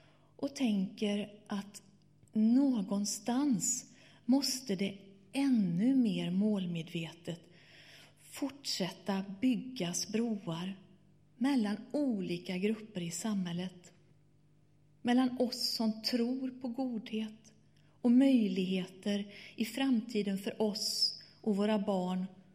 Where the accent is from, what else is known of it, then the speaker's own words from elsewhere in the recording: Sweden; born there; Men jag är född i Sverige, men egentligen är jag italiensk.